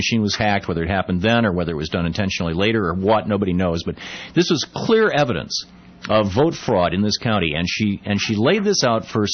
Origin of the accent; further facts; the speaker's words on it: Lansing, Michigan, United States; When I was growing up in Michigan, I grew up in Lansing, Michigan, and there was the Detroit Free Press and the Detroit News were the two major papers.